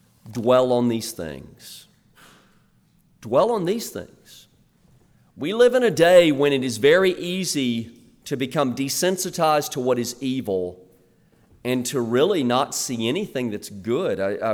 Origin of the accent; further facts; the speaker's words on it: Southern United States, United States; But as a Southerner, I'm deeply offended.